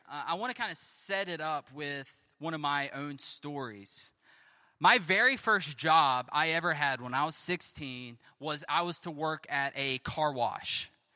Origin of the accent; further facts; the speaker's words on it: South Carolina, United States; That's where I'm from. I'm from South Carolina.